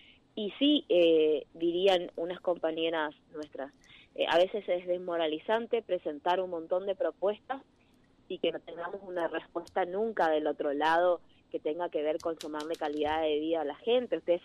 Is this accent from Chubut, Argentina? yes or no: no; Monte Caseros, Corrientes, Argentina; mi corazón es de mi ciudad natal, nuestro río Uruguay, así que sí, soy de Monte Caseros.